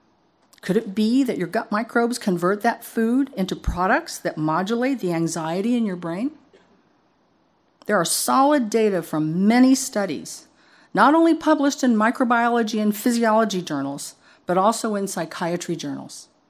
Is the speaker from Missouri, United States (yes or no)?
yes; Missouri, United States; The song resonated with me as a youngster because I grew up in Missouri, the Show Me State.